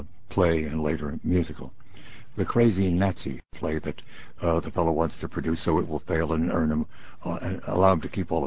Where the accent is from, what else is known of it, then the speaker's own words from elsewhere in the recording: Brooklyn, New York, United States; When I was a little boy growing up in Brooklyn, New York, and going to PS 205, there were different tracks.